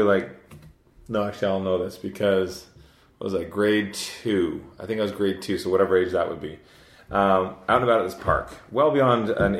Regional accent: Scotland, United Kingdom; I'm Scottish.

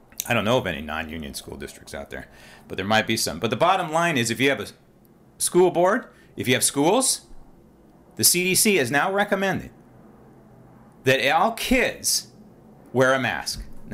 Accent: San Francisco, California, United States; Now, I was a child growing up in San Francisco.

